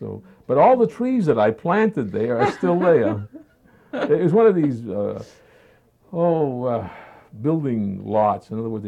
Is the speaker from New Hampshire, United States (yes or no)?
yes; New Hampshire, United States; also born or lived in Netherlands / Montreal; As I told you, I came originally from New Hampshire